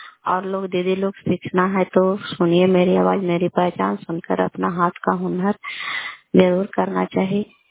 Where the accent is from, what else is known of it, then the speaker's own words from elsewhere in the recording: Kalyanpur, Bihar, India; घर कल्याण पुरवाली, विरछी पंचायत, प्रखंड चांडी, जिला नालंदा का निवासी हूँ।